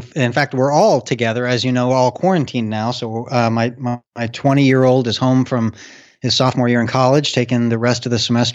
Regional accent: Arkansas, United States; now in Cincinnati, United States; That's right. Good memory. The state of Arkansas

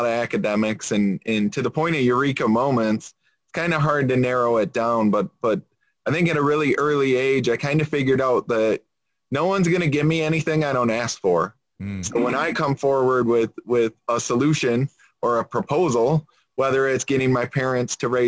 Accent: Lapeer, Michigan, United States; So I'm from a small town called Lapeer, Michigan, a little over an hour and a half north of Detroit. So grew up there, local to this area

